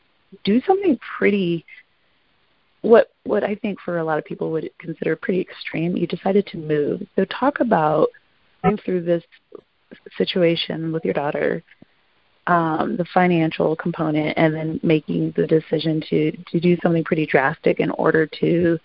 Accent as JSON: {"language": "English", "region": "Colorado", "country": "United States", "said": "I'm laughing because I'm from Colorado"}